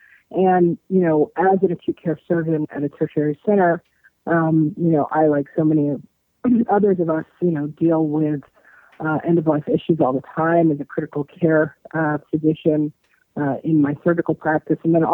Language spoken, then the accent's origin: English; New York City, New York, United States; also born or lived in Chicago; now in Boston, United States; So I grew up in New York City, and I went to undergrad in Chicago at Northwestern University